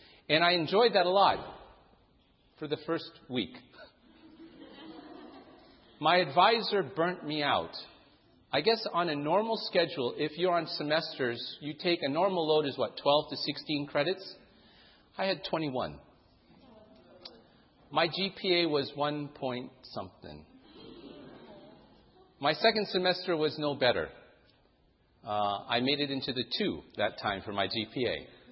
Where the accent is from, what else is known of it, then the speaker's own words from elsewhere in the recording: Toronto, Ontario, Canada; also born or lived in Singapore; That's because I grew up in Canada before I was speaking. I left Singapore before I was 2. I grew up in Toronto, Canada, which is why my English is more pure than some people who are a little south of Canada.